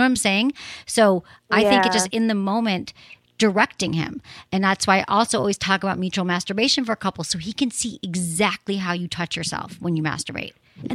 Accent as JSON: {"language": "English", "region": "Michigan", "country": "United States", "said": "I mean, I'm from Michigan, you're in Chicago, I get it."}